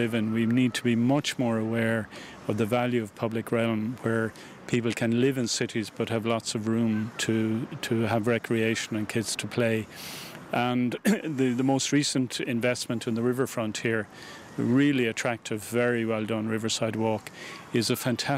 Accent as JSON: {"language": "English", "town": "Limerick", "region": "Munster", "country": "Ireland", "said": "I'm an architect and urban designer. I'm from Limerick, and I've had the privilege over the last 30 or 40 years of working in Limerick"}